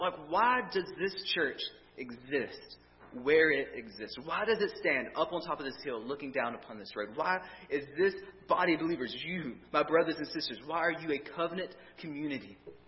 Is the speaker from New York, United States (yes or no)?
no; Georgia, United States; I am originally from South Georgia, literally this little tiny town of like 3,000 people. I grew up in a goat field with cows and chickens and goats and things like that, like middle of nowhere, South Georgia.